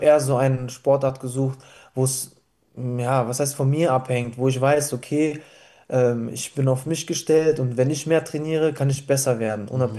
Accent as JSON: {"language": "German", "town": "Reit", "region": "North Rhine-Westphalia", "country": "Germany", "tie": "born there", "lives_now": "Cologne, Germany", "said": "aus Köln, gebürtig aus Reit, ist in der Nähe von Mönchengladbach. Bin 26 Jahre alt."}